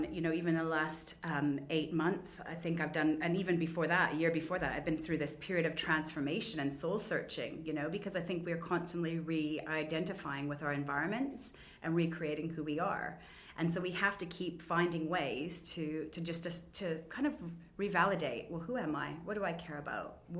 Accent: Canada; now in London, United Kingdom; I grew up in Canada and it was a town of about 1 million people, but it felt quite big at the time.

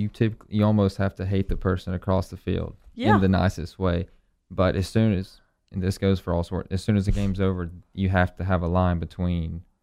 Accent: Jasper, Alabama, United States; but I grew up in Jasper, Alabama.

